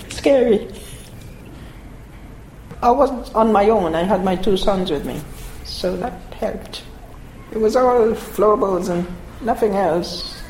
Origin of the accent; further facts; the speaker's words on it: St. Vincent & Grenadines; also born or lived in London; I grew up in the Caribbean, St. Vincent. That's where my mom and dad from.